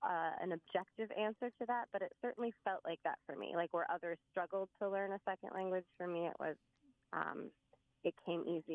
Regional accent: New Jersey, United States; I grew up in New Jersey

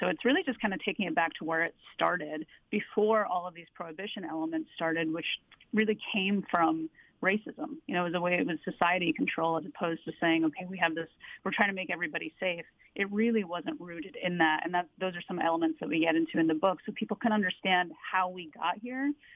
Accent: Ohio, United States; I grew up in Ohio. Cannabis was everywhere.

